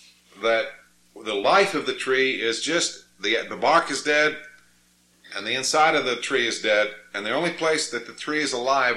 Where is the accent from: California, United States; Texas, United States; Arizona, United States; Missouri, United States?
Arizona, United States; Scottsdale; When I was growing up in Arizona, what's now Scottsdale, Arizona